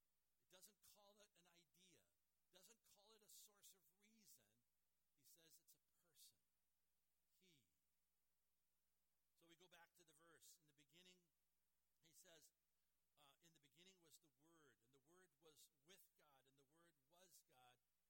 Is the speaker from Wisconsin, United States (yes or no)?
yes; Randolph, Wisconsin, United States; So I always tell people, well, I'm from Wisconsin.